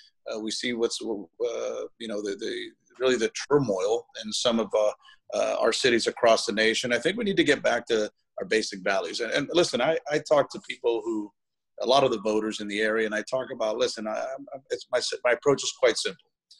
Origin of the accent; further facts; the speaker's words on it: Miami, Florida, United States; Yes, I'm born and raised here in Miami. I was born in Miami Mercy Hospital here. I've lived here all my life. My parents came from Cuba 58 years ago.